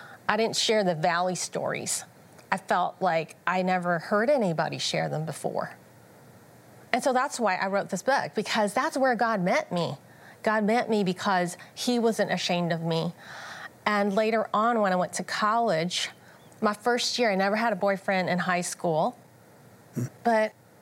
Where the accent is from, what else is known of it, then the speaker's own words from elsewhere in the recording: United States; born there; my parents emigrated here from Hong Kong, and I was born in Chinatown.